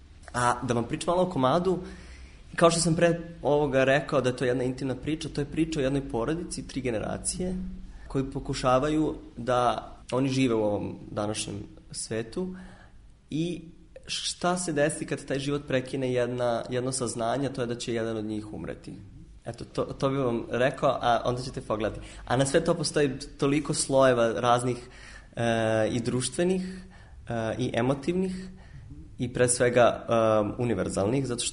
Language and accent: Serbian; Vranje, Serbia; ja sam rođen u Vranju i odrastao tamo, završio osnovno i srednje obrazovanje